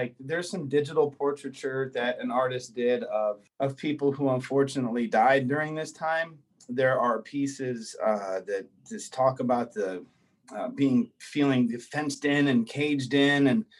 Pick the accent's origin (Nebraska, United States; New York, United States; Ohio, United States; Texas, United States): Ohio, United States; Stow; I remember coming here a lot. I grew up in Stowe, but for whatever reason, we used to hang out here at the river.